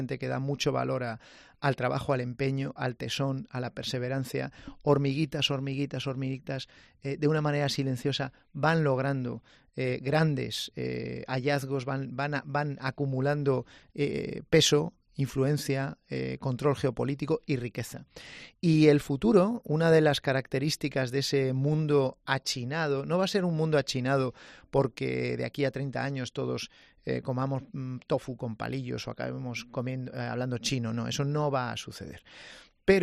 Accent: Reinosa, Cantabria, Spain; yo vengo de un sitio muy pequeño, en la periferia de una provincia periférica que es Cantabria. Yo vengo de Reynosa, ¿no? Ajá. Y somos 10.000 habitantes.

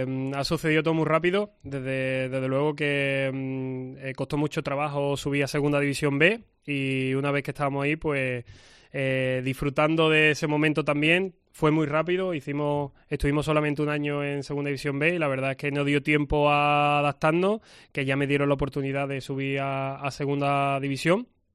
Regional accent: Huelva, Andalusia, Spain; siendo de aquí, que ya te digo que yo me considero súper choquero y en mi tierra y lo llevo por bandera.

